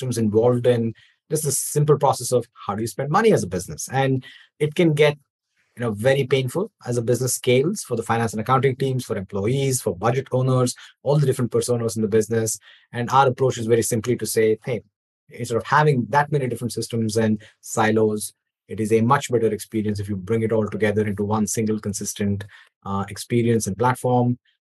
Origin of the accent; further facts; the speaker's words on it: India; now in United States; I was born in India, grew up there, and moved to the US about 11 years ago at this point.